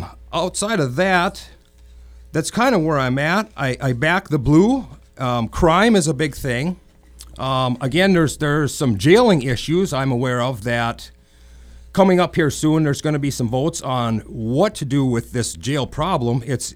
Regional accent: Bemidji, Minnesota, United States; Being born and raised in Bemidji, Minnesota, I've lived here all my life.

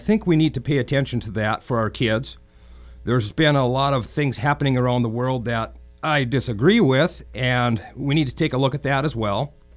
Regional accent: Bemidji, Minnesota, United States; Being born and raised in Bemidji, Minnesota, I've lived here all my life.

